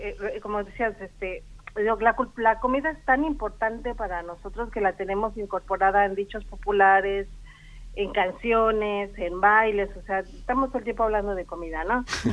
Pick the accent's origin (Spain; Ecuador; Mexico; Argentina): Mexico; nosotros, como mexicanos, desarrollamos este sabor y saberes sobre los picantes